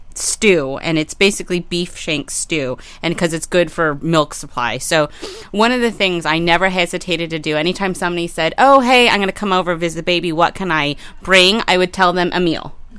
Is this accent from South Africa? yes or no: no; Philippines; I'm Filipino